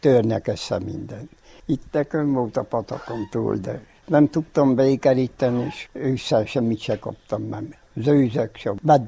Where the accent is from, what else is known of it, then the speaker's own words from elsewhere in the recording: Hodgya, Harghita, Romania; Itt születtem, akkor innen kivisznek a temetőbe.